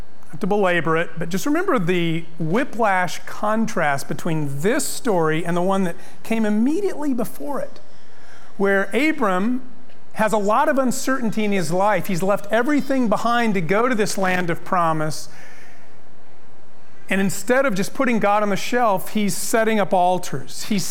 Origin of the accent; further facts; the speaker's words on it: El Paso, Texas, United States; So you may know I grew up in El Paso. El Paso is a dry desert.